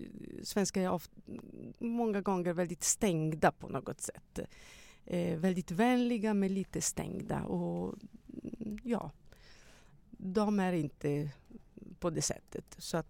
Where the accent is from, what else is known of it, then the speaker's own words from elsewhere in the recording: Italy; Swedish is a second language; now in Sweden; när jag säger att jag kommer från Italien, vad härligt Italien, men hur kunde du flytta hit till det tråkiga Sverige